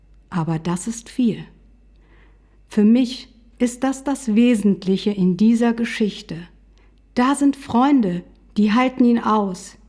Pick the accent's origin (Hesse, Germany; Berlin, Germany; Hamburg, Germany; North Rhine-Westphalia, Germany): Hesse, Germany; Vor kurzem war ich in meiner Heimatgemeinde in Nordhessen im Gottesdienst.